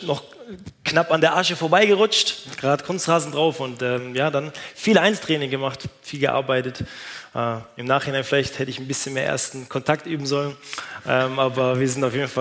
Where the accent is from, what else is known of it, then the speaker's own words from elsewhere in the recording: Stuttgart, Baden-Württemberg, Germany; ich bin aufgewachsen im Stuttgarter Raum.